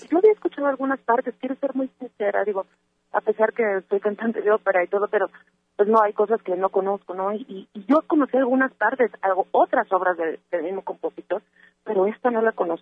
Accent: Jalisco, Mexico; todos los artistas que están participando en el kiosco cultural de la Sala Digital somos orgullosamente jaliscienses

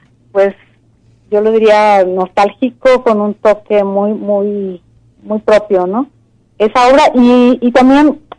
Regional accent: Jalisco, Mexico; Como jaliscienses, como mexicanos, como nuestra identidad

